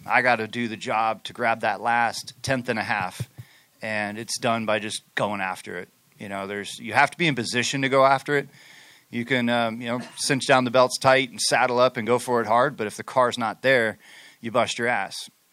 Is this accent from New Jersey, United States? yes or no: no; Las Vegas, Nevada, United States; just being from Las Vegas, my hometown